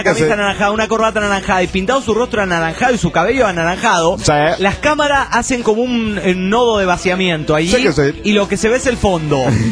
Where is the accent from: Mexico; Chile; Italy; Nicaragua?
Mexico; Morelia, Michoacán; de Morelia, Michoacán, México.